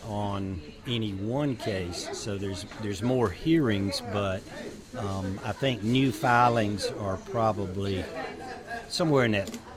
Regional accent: Rock Hill, South Carolina, United States; I'm from Rock Hill, born, raised here, Northwestern High School, Furman University, then USC School of Law

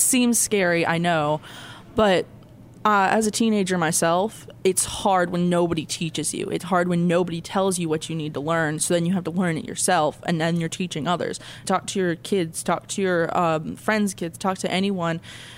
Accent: Gaffney, South Carolina, United States; I'm from Gaffney, South Carolina.

